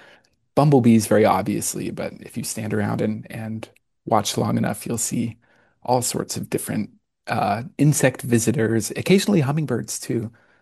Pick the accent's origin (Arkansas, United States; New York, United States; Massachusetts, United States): Arkansas, United States; Monarda fistulosa is one that I grew up around in Arkansas, and it's kind of followed me my whole life.